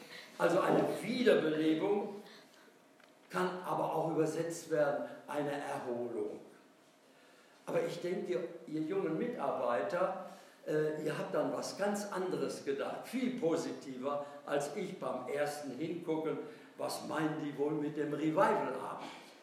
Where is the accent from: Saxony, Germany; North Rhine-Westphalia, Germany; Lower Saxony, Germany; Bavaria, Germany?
Bavaria, Germany; Ich komme nämlich aus Franken